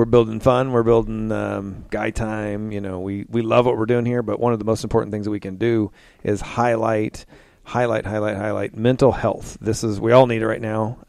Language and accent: English; Kokomo, Indiana, United States; also born or lived in Logansport, Indiana; So I was born in Cass County, Logansport, and raised in Kokomo.